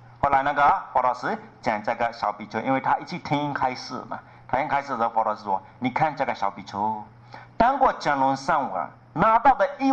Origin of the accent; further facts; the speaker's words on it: Myanmar; Chinese is a second language; 我们缅甸人跟你们这个差别，你们是执着很紧